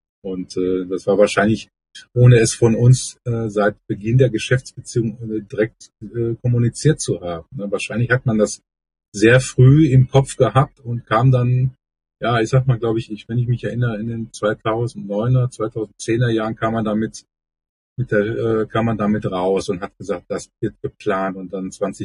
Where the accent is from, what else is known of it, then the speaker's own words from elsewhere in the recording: North Rhine-Westphalia, Germany; wir sagen hier so im Ruhrgebiet, wo ich herkomme